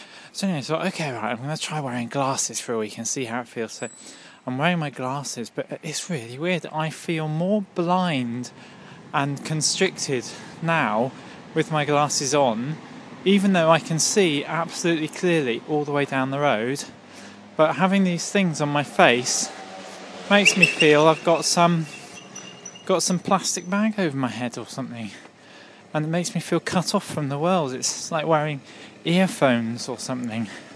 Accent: United Kingdom; now in Japan; but I'm British, I need my potatoes, even though, you know, I'm here in Japan.

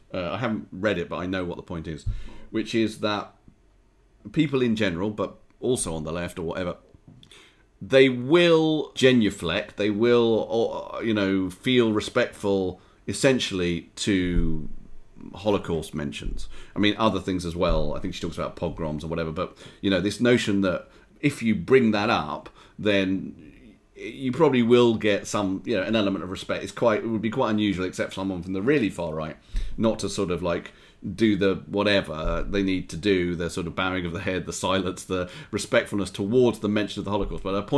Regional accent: United Kingdom; trying to be a bit British about being British and Jewish rather than Jewish.

